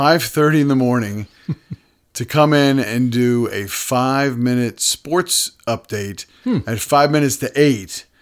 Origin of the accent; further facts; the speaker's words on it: Wyckoff, New Jersey, United States; Grew up in North Jersey. Okay. I grew up in a town called Wyckoff, New Jersey, which is about 20 minutes outside the city.